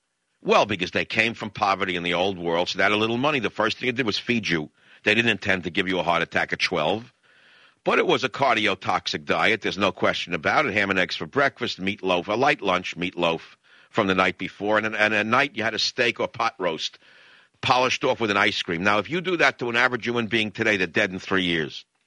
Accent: New York, United States; So I came from New York, and my mother would try to make fried chicken.

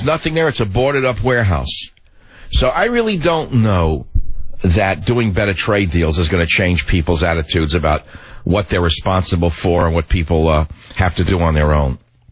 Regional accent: United States; from my point of view as an American, concerned about my grandchild, concerned about the country that's been so good to my family

